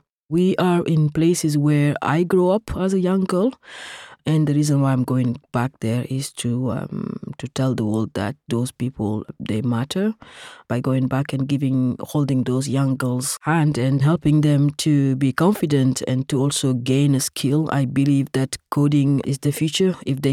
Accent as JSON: {"language": "English", "country": "Senegal", "moved": "yes", "said": "in my country in Senegal, and ultimately trafficked from Senegal"}